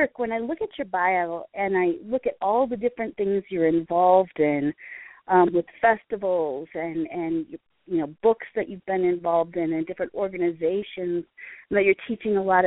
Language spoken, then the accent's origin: English; Madison, Wisconsin, United States; I know that I'm from Madison, Wisconsin